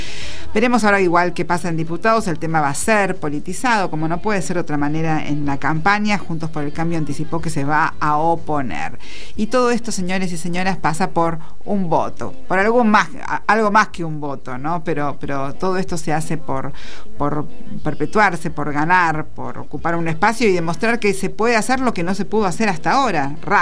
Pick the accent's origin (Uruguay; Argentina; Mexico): Argentina; Somos argentinos, somos periodistas argentinos